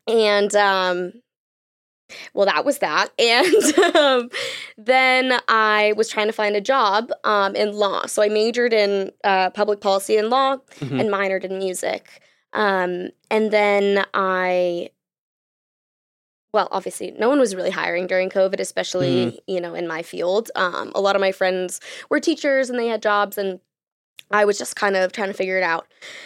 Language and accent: English; Boston, Massachusetts, United States; also born or lived in Connecticut; now in New York, United States; I am from Boston, okay. Originally. Yeah. Like outside of Boston, but yeah.